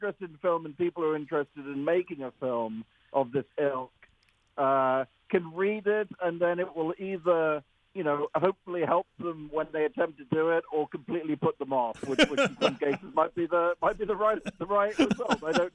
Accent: United Kingdom; And being British, I think it ran for two seasons of 7 episodes each.

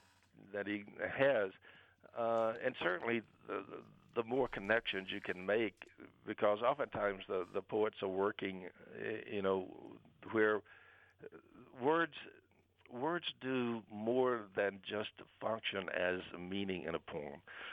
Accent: Mississippi, United States; growing up in the Mississippi Delta, I had the blues.

